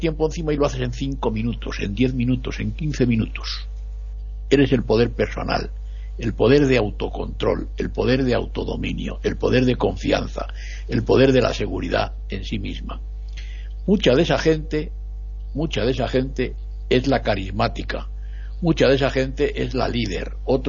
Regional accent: Madrid, Community of Madrid, Spain; yo soy de Madrid y yo quería estar en mi pueblo y estaba muy lejos

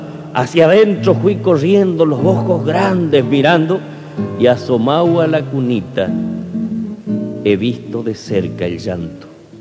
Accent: Chaco, Argentina; porque yo nací en el Chaco. Yo soy del Chaco argentino, nacido en esa región.

